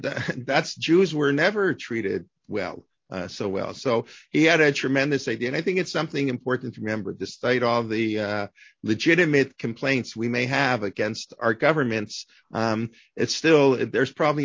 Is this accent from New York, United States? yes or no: yes; New York, United States; That's what I think of when I was a kid from the Lower East Side, or the Pickle Man.